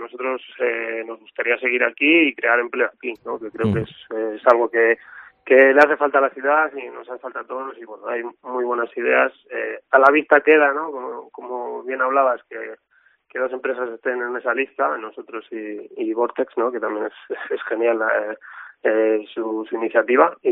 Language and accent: Spanish; Ávila, Castile and León, Spain; tanto Manuel como yo somos de aquí de Ávila